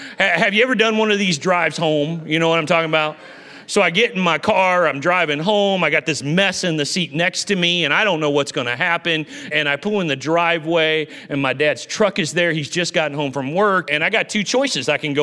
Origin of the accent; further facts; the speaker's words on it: Illinois, United States; now in Los Angeles, United States; I grew up in Southern Illinois there where we all thought we were rednecks and hunters and fishermen and that kind of thing.